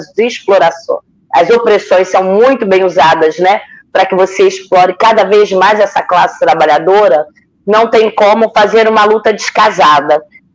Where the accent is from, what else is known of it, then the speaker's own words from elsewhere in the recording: Rio de Janeiro, Brazil; Eu sou da Zona Norte do Rio, moro aqui do lado do Complexo dos Macacos e vejo isso.